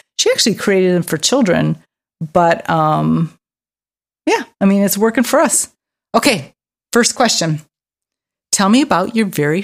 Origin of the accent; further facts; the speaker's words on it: Hammond, Indiana, United States; I lived next door to Gary, Indiana. I grew up in Hammond, Indiana. They used to call it Hessville.